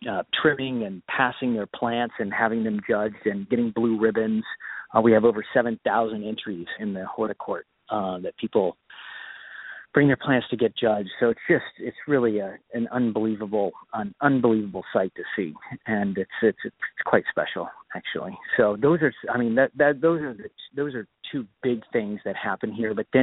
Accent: Centerville, Ohio, United States; I grew up in Ohio, as I said, and I grew up in this place called Centerville, and where we planted trees in Centerville High School.

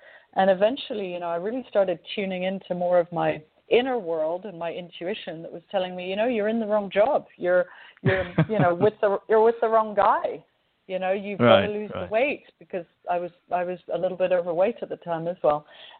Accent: New York City, New York, United States; also born or lived in Paris / London / Brussels / Hong Kong; So I have an interesting accent. I was born in the United States. I have French parents, and I grew up in New York City, Paris, London, Brussels, Hong Kong, and Shanghai.

